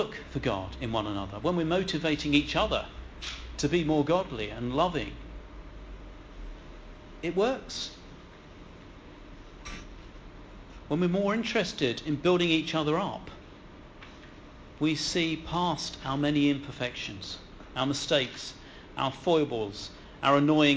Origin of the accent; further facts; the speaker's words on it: United Kingdom; I might find it a bit awkward because I'm British.